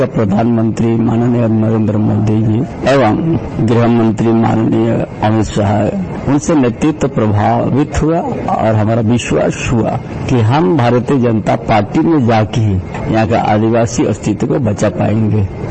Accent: Jharkhand, India; born there; झारखंड प्रदेश में हम कोल्हान में पैदा हुआ है

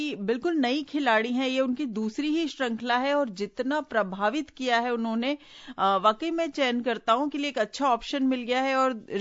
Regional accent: Indore, Madhya Pradesh, India; आपको याद होगा कि 2011 में मेरे शहर इंदौर में

